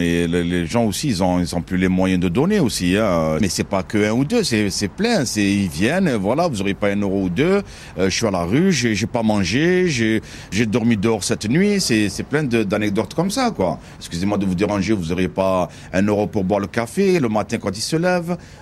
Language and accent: French; Marseille, Provence-Alpes-Côte d'Azur, France; moi, je suis né sur Marseille. Je suis un vrai Marseillais.